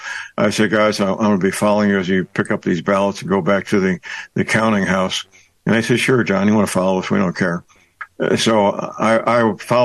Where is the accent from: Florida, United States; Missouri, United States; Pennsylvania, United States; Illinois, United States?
Missouri, United States; St. Louis; First of all, my hometown is St. Louis, which means I've had blood relatives work at McDonnell Douglas, which is now Boeing.